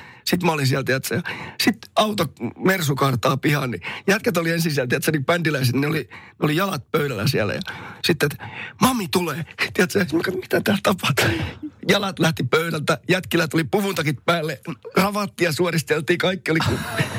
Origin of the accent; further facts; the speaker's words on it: Somero, Southwest Finland, Finland; mä pyöritin kotikylässäni, missä vieläkin asun, niin Somerolla